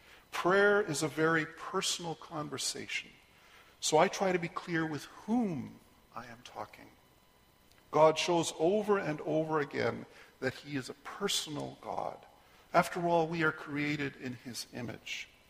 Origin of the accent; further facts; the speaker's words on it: Canada; now in Korea; As a Canadian living in Korea, I had a hard time adjusting to a hierarchical lifestyle.